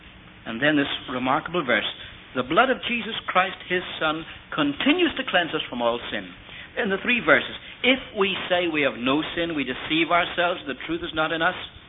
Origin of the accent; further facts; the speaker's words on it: Ireland; You know, I'm Irish. What are the Irish noted for?